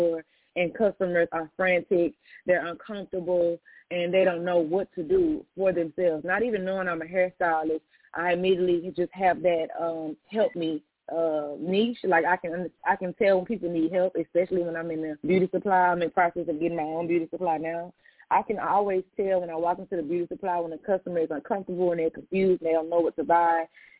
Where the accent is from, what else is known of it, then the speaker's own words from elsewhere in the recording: Houston, Texas, United States; because I was born and raised in Houston, Texas, you know, I've been doing hair for a long time.